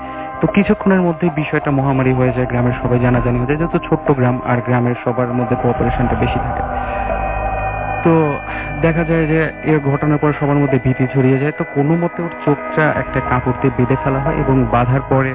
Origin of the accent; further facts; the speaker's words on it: Pabna, Rajshahi Division, Bangladesh; আমি এসেছি মধ্যপ্রদেশ থেকে, আমার হোম টাউন পাবনাতে।